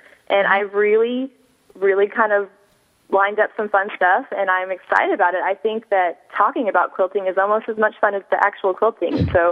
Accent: Kansas City, United States; Yep, in my hometown, I'm excited about it.

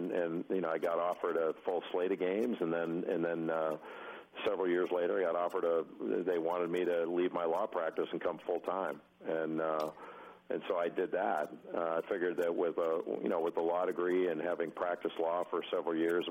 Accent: Rolling Hills, California, United States; I grew up in Rolling Hills. You know, we had a lot of tennis players there, so I banged the tennis ball around a little bit.

